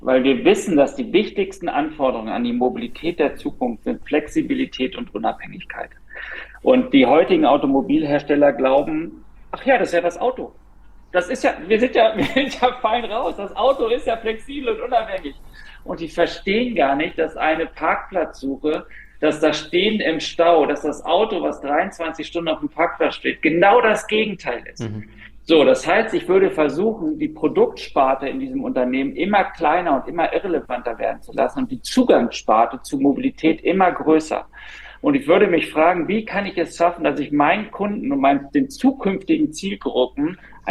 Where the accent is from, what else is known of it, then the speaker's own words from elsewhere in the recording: Berlin, Germany; als Berliner, als Deutscher, wie es möglich sein kann, mitten in einer Stadt in ein Hafenbecken zu springen